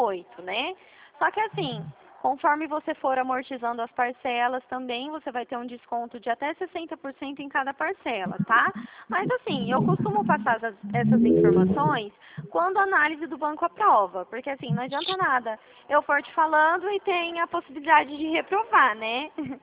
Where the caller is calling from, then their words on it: Presidente Prudente, São Paulo, Brazil; A gente é daqui da região de Presidente Prudente, você conhece?